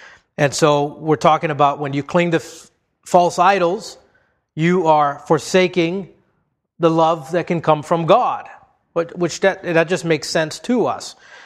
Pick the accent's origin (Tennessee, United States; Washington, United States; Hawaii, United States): Hawaii, United States; I remember growing up in Hawaii, and there was a mountain there called Pali.